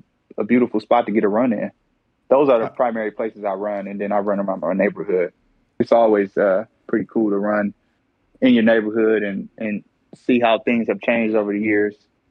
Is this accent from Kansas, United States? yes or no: no; Detroit, Michigan, United States; Growing up in Detroit is a rough city to grow up in.